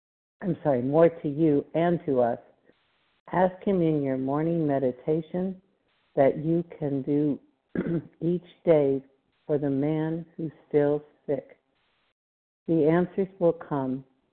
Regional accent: Plano, Texas, United States; I am from Texas, Plano, Texas, just outside Dallas.

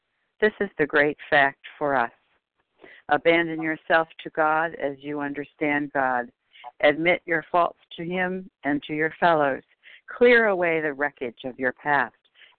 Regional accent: Michigan, United States; I am from Michigan, and I am a recovered compulsive overeater.

